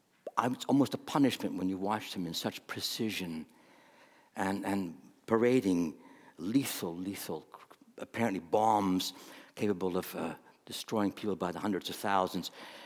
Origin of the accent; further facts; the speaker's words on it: Nova Scotia, Canada; When I was a boy growing up in Nova Scotia